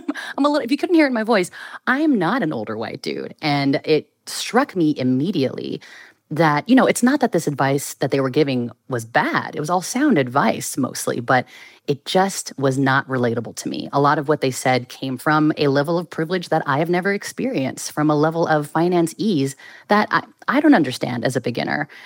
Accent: California, United States; when I say that phrase, the Bay Area in me really pops out, and I can't apologize for that. Born and raised in the Bay Area.

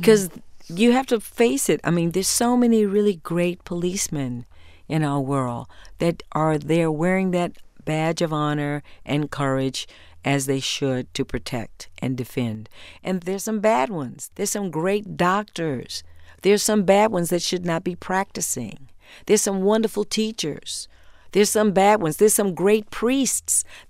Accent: Houston, Texas, United States; And I'm from Texas, Houston, Texas, and gun culture is big, always has been, always will be.

